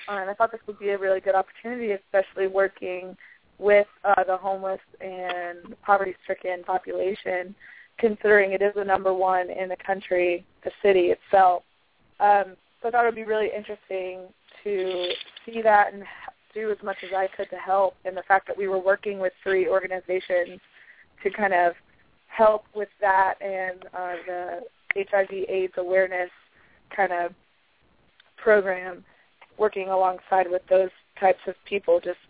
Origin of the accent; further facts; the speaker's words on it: Asheville, North Carolina, United States; I'm from Asheville, North Carolina.